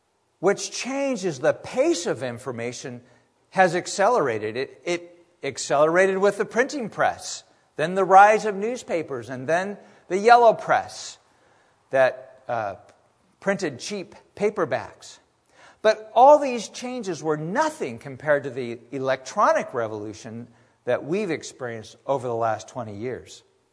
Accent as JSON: {"language": "English", "region": "California", "country": "United States", "tie": "born or raised there", "said": "I grew up in Central California, and we were trained which beaches had an undertow and which ones didn't."}